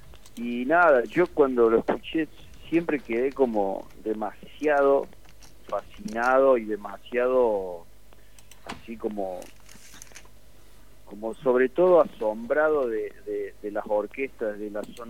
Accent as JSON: {"language": "Spanish", "region": "Córdoba", "country": "Argentina", "also_born_or_lived": "Madrid", "moved": "as an adult", "lives_now": "Ibiza, Spain", "said": "porque yo soy de Córdoba, de Argentina, pero conocí el mar como a los 20 y pico de años y ahora vivo acá, en una isla."}